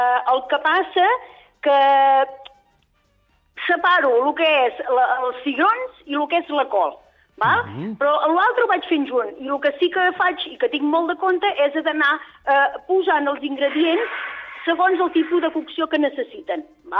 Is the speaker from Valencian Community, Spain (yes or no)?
no; Esponellà, Catalonia, Spain; Soc d'Esponellà, sí senyor.